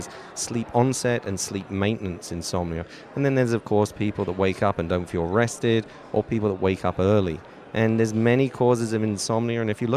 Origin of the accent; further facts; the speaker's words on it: London, United Kingdom; Originally, I'm from Britain, London.